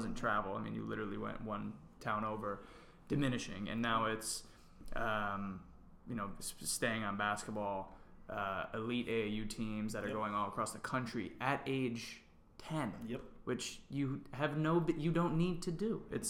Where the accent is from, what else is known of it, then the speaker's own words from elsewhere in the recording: Connecticut, United States; I grew up in Connecticut. You could go to Syracuse.